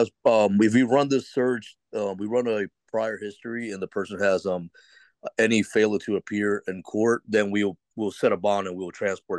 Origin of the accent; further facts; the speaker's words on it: Connecticut, United States; We're from Connecticut.